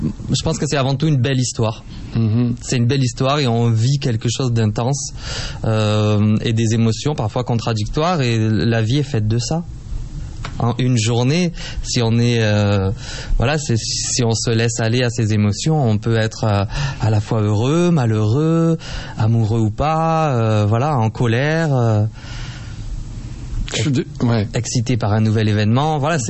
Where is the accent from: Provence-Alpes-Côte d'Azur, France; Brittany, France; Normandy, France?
Provence-Alpes-Côte d'Azur, France; Marseille; Je suis marseillais, oui.